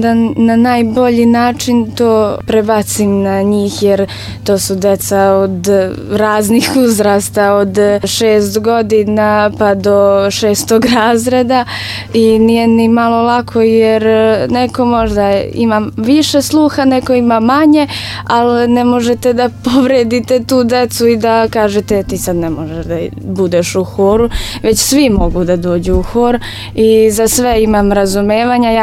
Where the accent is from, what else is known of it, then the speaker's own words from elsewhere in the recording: Kragujevac, Šumadija and Western Serbia, Serbia; kod nas u Kragujevcu, sa 3 godine